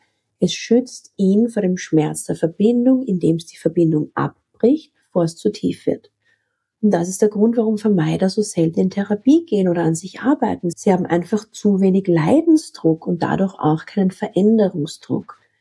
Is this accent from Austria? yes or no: yes; Graz, Styria, Austria; Buchhalterin aus Graz, aus meiner Heimatstadt